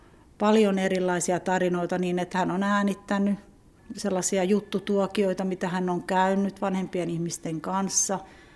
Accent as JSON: {"language": "Finnish", "region": "Northern Finland", "country": "Finland", "said": "itse asun tuolla etelässä, niin ajattelen, että joo, että olen pohjoisesta kotoisin ja olen aina käynyt vauvasta saakka, minut on aina tuotu pohjoiseen ja aina olen viihtynyt täällä hyvin"}